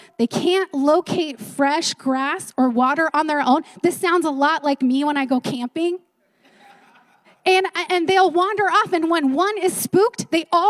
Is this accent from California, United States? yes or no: yes; California, United States; I grew up in California.